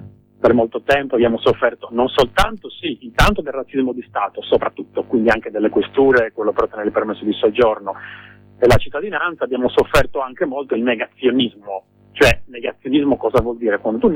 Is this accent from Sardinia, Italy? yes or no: yes; Nuoro, Sardinia, Italy; moved away; anche se non ci vivo da molti anni, sarà circa una ventina d'anni che non vivo in Sardegna, però io sono nato e cresciuto, sì, in Sardegna, a Nuoro nello specifico.